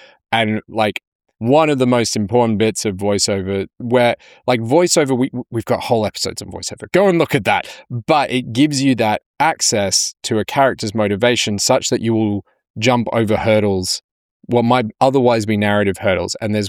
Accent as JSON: {"language": "English", "country": "Egypt", "tie": "born or raised there", "also_born_or_lived": "India", "said": "I grew up in Egypt and India"}